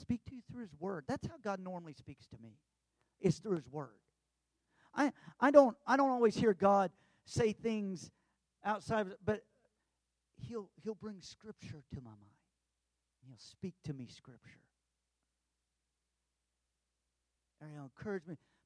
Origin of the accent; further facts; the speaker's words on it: Tulsa, Oklahoma, United States; growing up in Tulsa, we knew about it